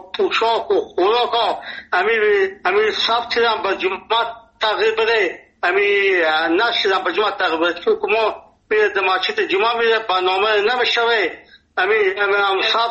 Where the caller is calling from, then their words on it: Nimruz, Afghanistan; ما 50 سال در ولایت نیمروز هستیم. اینجا لهجه ما لهجه فارسی هست، اینجا لفظی ما لهجه بلوچی هست، اینجا پشتو گپ میزنیم.